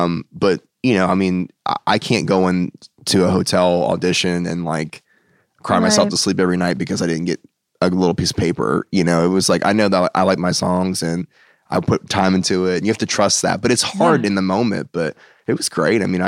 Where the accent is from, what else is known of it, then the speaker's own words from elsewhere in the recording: Washington, D.C. area, United States; So I'm from outside DC. I went to school in Ohio and then I moved here for